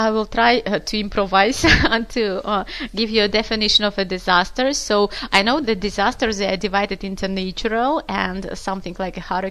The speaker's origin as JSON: {"language": "English", "region": "Almaty", "country": "Kazakhstan", "tie": "born or raised there", "said": "The climate in my country, regarding my hometown, Almaty, actually, so I would say that we have a sharp continental climate."}